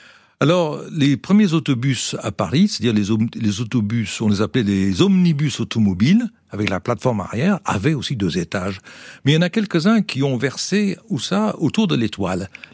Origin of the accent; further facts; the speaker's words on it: London, United Kingdom; now in France; dans mon enfance à Londres, j'ai toujours adoré, d'ailleurs comme tous les Anglais, les bus à 2 étages.